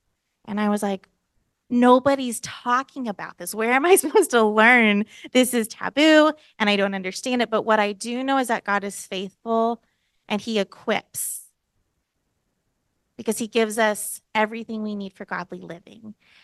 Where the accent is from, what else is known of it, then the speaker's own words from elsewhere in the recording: Texas, United States; I grew up in Texas, lived in Portland for about 6 months church planting in 2017, moved back to Texas